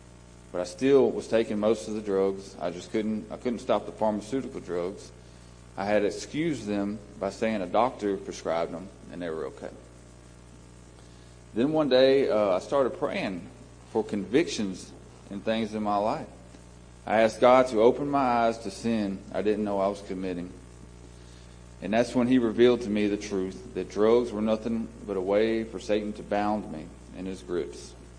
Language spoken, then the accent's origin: English; Memphis, Tennessee, United States; I'm 37 years old. I grew up in a great home with parents that loved me. I was raised in Memphis until I was 7. My parents moved me and my sister out of the city limits